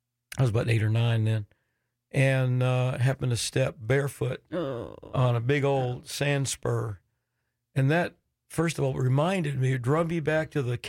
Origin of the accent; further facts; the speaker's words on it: Florida, United States; also born or lived in South Portland, Maine; in 1955, I was 5 years old. We moved to Florida from Maine. We lived in South Portland, Maine, and we moved to Florida.